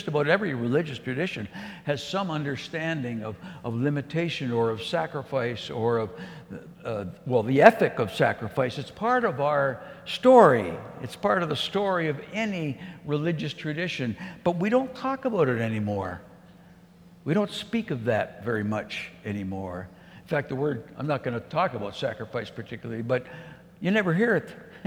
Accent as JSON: {"language": "English", "town": "Calgary", "region": "Alberta", "country": "Canada", "said": "You know, I come from Calgary."}